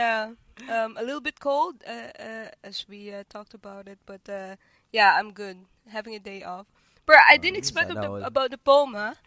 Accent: Cebu, Central Visayas, Philippines; I'm a nurse from Cebu, and so but as we all know, diba, we all want to go abroad, work as a nurse

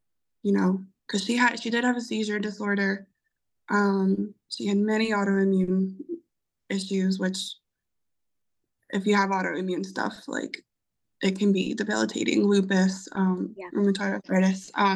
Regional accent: Louisiana, United States; but I am from South Louisiana, where we glaze over a lot of things.

